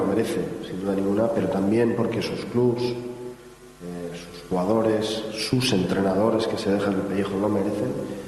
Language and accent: Spanish; Spain; yo soy de España.